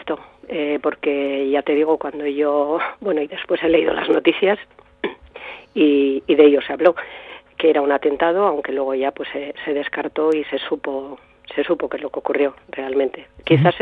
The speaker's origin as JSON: {"language": "Spanish", "town": "Ortuella", "region": "Basque Country", "country": "Spain", "said": "ella también era de Ortuella, porque yo soy de Ortuella."}